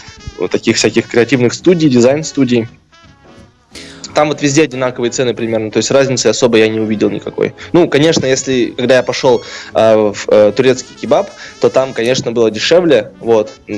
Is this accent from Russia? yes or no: yes; Russia; Я говорю, я из России.